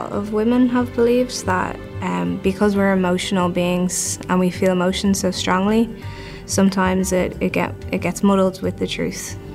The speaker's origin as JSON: {"language": "English", "town": "Dublin", "region": "Leinster", "country": "Ireland", "said": "I'm from Dublin, Ireland."}